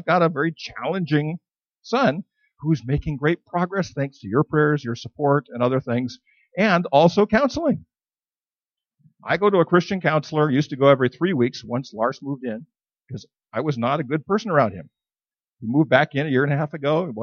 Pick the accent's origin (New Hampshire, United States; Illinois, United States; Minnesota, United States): Minnesota, United States; Hockey is something I grew up with in Minnesota.